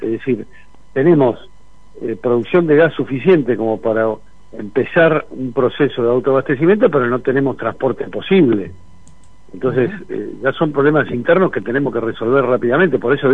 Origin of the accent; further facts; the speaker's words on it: Argentina; me parece que como argentino es importante estar a favor de esta construcción